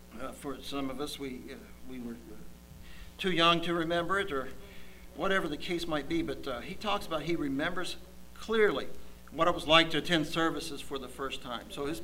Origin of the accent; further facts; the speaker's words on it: Louisville, Kentucky, United States; And my mother went through the same thing, and we grew up in Louisville, Kentucky.